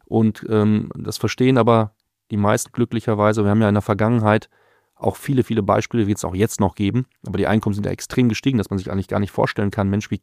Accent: Dortmund, North Rhine-Westphalia, Germany; ansonsten bin ich in Dortmund geboren, habe in Dortmund Fußball gespielt, in der Jugend beim BVB.

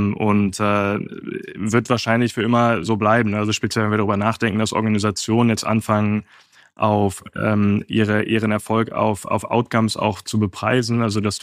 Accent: North Rhine-Westphalia, Germany; Ursprünglich aus dem Bergischen Land, der Nähe von Köln groß geworden, 45 Minuten von Köln weg

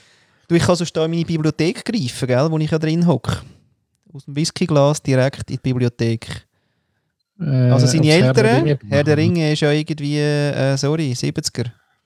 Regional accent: Austria; da komme ich ja nicht mal als Österreicher weiter.

